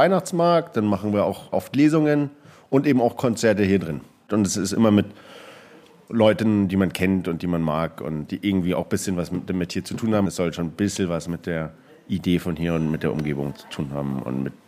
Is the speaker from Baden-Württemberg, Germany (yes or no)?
no; Munich, Bavaria, Germany; vor allem als Münchner